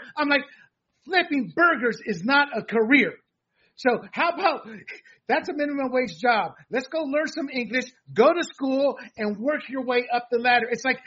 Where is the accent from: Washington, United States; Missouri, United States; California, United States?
California, United States; That's why, even as a Californian, I was against the SALT cap